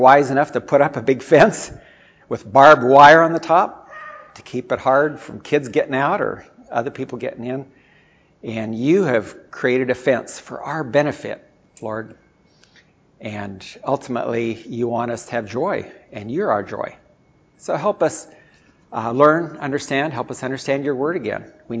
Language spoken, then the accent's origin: English; Addis Ababa, Ethiopia; Being a missionary kid growing up in Ethiopia, I went to boarding school in grade one. This boarding school started out with a couple buildings in the downtown part of the city of Addis Ababa, Ethiopia.